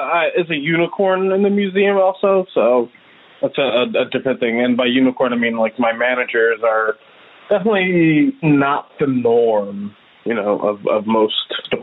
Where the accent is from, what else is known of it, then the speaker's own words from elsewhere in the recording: Philadelphia, Pennsylvania, United States; also born or lived in Kenya / Savannah, Georgia; I was born in Kenya and I moved to Philadelphia at a young age of about 4 years old. And I lived in Philadelphia most of my life. There were some points where I lived in Savannah, Georgia. Mostly Philadelphia for a good portion of my life.